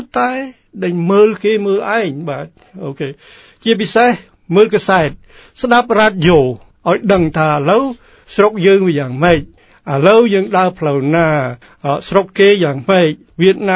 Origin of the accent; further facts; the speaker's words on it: Koh Andaet, Takeo, Cambodia; ខ្ញុំមកពីស្រុកស្រែបាទនៅស្រុកកំពង់ឈូកហ្នឹងស្រុកកំពង់ឈូកកោះអណ្ដែតហ្នឹង